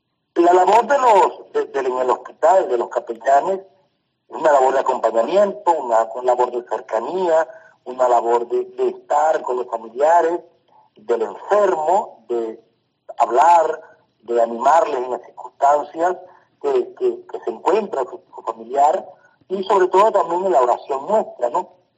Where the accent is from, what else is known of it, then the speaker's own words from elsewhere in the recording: Calabozo, Guárico, Venezuela; yo en Calabozo, que es mi ciudad, ya donde yo nací, en mi pueblo, en la diócesis de Calabozo